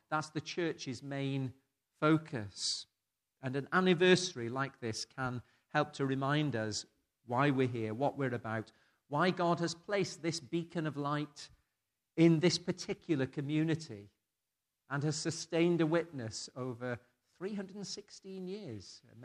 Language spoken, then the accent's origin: English; South West England, United Kingdom; For most of my childhood, I grew up in Somerset, and we lived quite near to Cheddar.